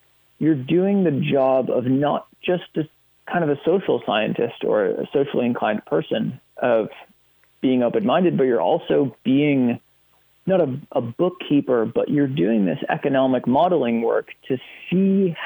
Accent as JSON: {"language": "English", "region": "Massachusetts", "country": "United States", "tie": "born or raised there", "said": "I grew up in Massachusetts. I now live and farm in New York State."}